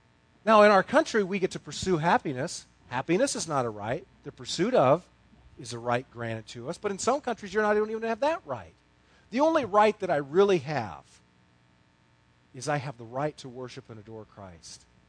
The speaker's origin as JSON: {"language": "English", "country": "United States", "said": "This, you know, I am an American. I am a patriot."}